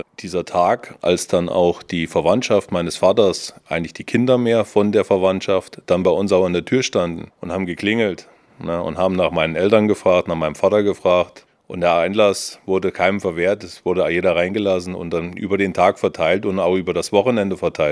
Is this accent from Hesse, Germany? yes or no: yes; Hesse, Germany; Mein Vater ist gebürtiger Thüringer und meine Mutter ist aus Hessen. Und wie gesagt, ich bin in Hessen groß geworden.